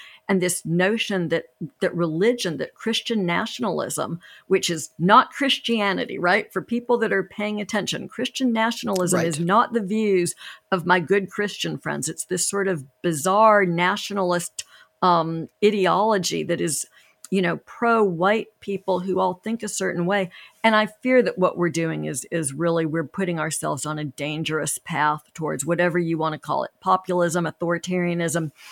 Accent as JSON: {"language": "English", "town": "Los Angeles", "region": "California", "country": "United States", "tie": "born or raised there", "said": "I grew up in Los Angeles. I went to public school in Los Angeles."}